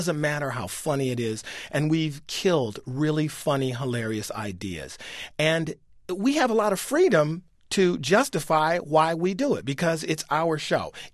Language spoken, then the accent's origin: English; Detroit, Michigan, United States; You know, I grew up in Detroit, Michigan. Yeah, I went to Yale.